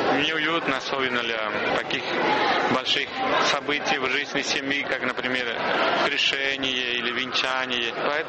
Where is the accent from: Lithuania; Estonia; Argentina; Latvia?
Argentina; now in Kazan, Russia; Я из Аргентины родом, но уже 15 лет служу в России, и именно здесь, в Казани, так что почти уже татарином.